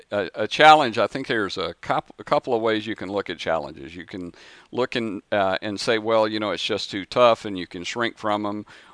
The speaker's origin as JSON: {"language": "English", "region": "the South", "country": "United States", "said": "And, you know, I'm originally from the South, and I eat grits"}